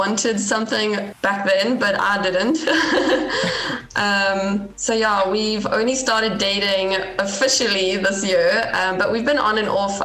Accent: Westville, KwaZulu-Natal, South Africa; I am born and bred in Westville.

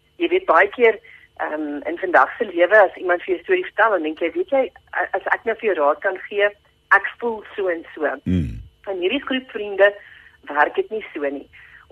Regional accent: Witbank, Mpumalanga, South Africa; Ek kom van Witbank af daar in Mpumalanga, het ek groot geword in die huis van … En ek het een sissie ook, Cornelis, sy is ook daar van Witbank af, en ons het groot geword in die huis waar die Here gedien is.

